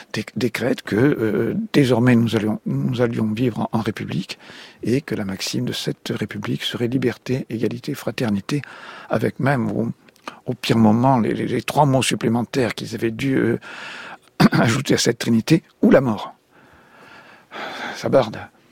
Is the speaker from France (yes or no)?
yes; France